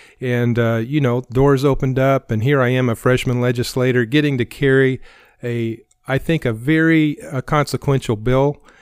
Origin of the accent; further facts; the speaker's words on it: Coffeyville, Kansas, United States; also born or lived in Texas; I grew up in Kansas, in Coffeyville, Kansas, and ended up going to residency and practicing medicine in Texas for several years before moving back to Kansas.